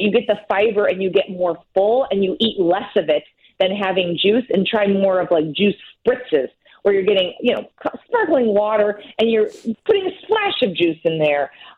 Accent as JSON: {"language": "English", "town": "Chicago", "region": "Illinois", "country": "United States", "said": "I mean, we're from Chicago. Pizza is a food group."}